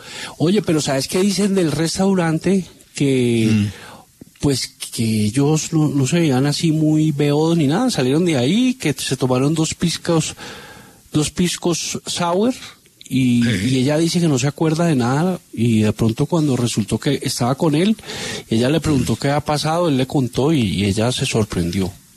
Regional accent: Zarzal, Valle del Cauca, Colombia; como todos saben, yo soy de Zarzal

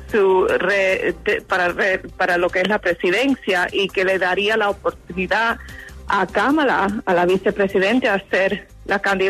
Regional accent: United States; yo como estadounidense ni como republicana estoy preocupada por el presidente

